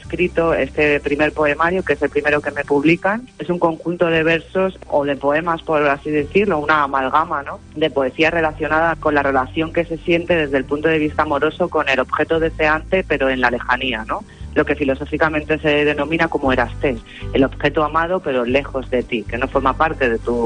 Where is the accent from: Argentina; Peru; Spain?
Spain; Guadalajara, Castilla-La Mancha; also born or lived in Madrid; nací en Madrid, pero muy pronto me trajeron a Guadalajara.